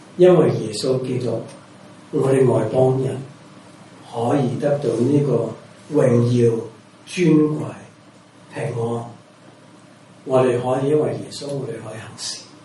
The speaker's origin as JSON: {"language": "Cantonese", "country": "United States", "said": "我是美國人，很多美國人我小的時候就問他你是不是基督徒，他當然是，我在美國出世"}